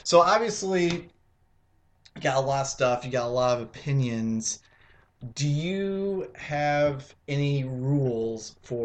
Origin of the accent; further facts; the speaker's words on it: United States; So I'm American.